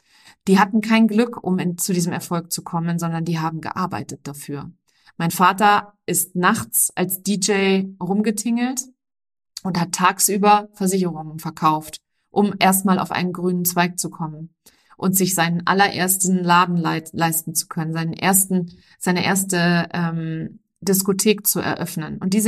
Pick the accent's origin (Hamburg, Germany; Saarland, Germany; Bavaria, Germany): Saarland, Germany; auf dem Land im Saarland, wo ich aufgewachsen bin